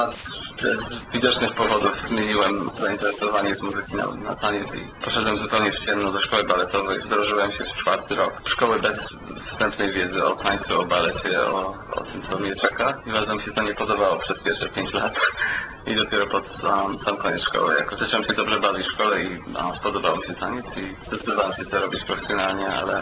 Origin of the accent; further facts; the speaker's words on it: Bytom, Silesian Voivodeship, Poland; born there; urodziłem się w Bytomiu w 1980 roku.